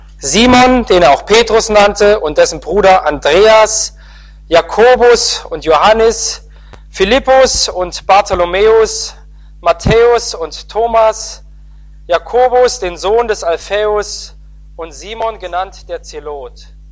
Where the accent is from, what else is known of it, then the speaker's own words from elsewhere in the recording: Osnabrück, Lower Saxony, Germany; Also ich komme aus Osnabrück, da gibt es einen Dom.